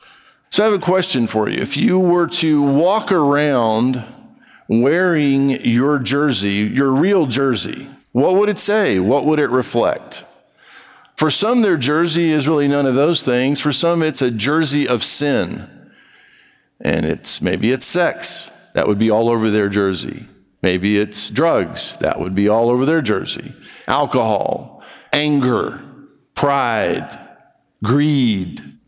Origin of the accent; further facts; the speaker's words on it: Brazil; So, you may or may not know this about me. I grew up in Brazil.